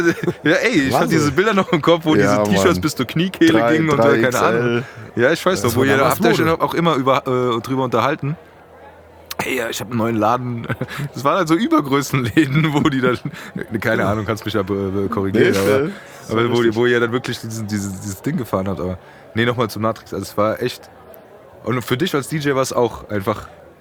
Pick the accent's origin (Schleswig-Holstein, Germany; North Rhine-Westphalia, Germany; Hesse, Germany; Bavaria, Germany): Hesse, Germany; Frankfurt; wir sind ja Frankfurter, ja?